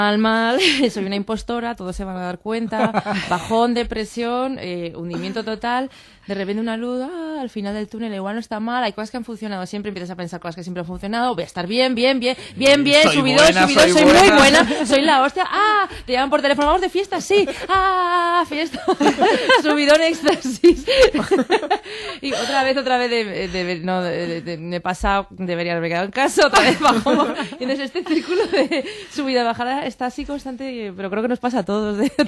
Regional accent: Pamplona, Navarre, Spain; moved away as an adult; yo soy de Pamplona, un poco la idiosincrasia de Pamplona, abandonas la Pamplona y vienes a la capital como a vivir tu sueño

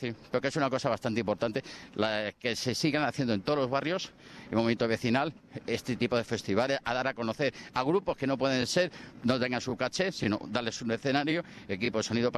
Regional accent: Madrid, Community of Madrid, Spain; Este es mi pueblo, que es el pueblo de todos los madrileños que estamos aquí

